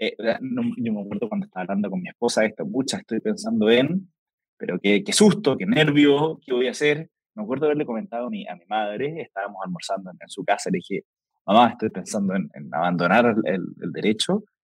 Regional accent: Santiago, Santiago Metropolitan Region, Chile; Chileno, nacido y criado en Santiago de Chile, que es la capital de Chile.

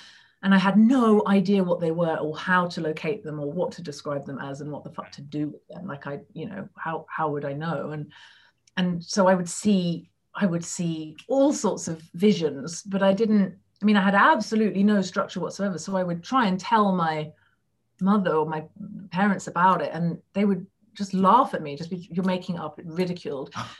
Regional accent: England, United Kingdom; born there; I was born in England and then we immediately moved out. So when I came back when I was 10 or 11

